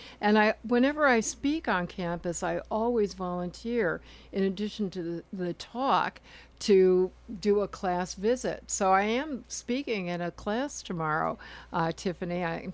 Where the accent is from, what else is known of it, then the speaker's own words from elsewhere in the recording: Minnesota, United States; I grew up in Minnesota.